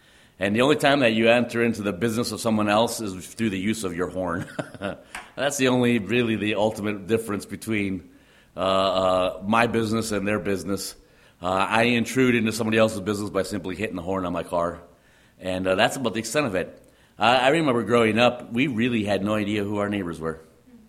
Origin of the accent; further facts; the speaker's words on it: Chicago, Illinois, United States; when I grew up in the Chicago area, there's a mentality in the Chicago area that is very different than it is here.